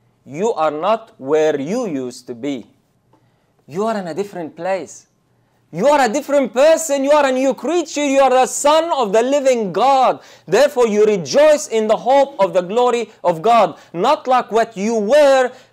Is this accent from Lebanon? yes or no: yes; Lebanon; I grew up in Lebanon